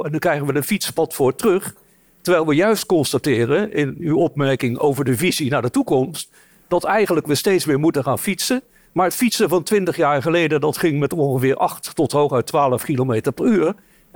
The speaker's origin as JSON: {"language": "Dutch", "town": "Westland", "region": "South Holland", "country": "Netherlands", "said": "Ik kom zelf uit Westland."}